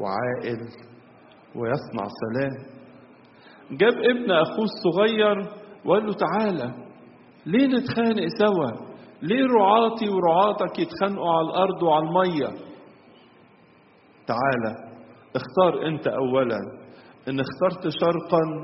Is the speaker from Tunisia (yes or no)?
no; Egypt; نستخدمها كلنا كمصريين